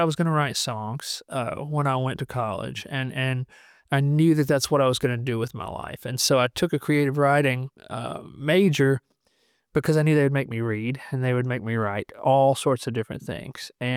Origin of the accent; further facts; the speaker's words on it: Alabama, United States; It's funny because, like, I grew up in Alabama.